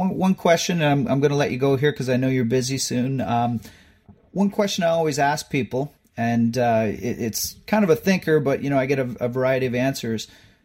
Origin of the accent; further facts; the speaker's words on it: Ontario, Canada; I'm from Canada, just outside of Toronto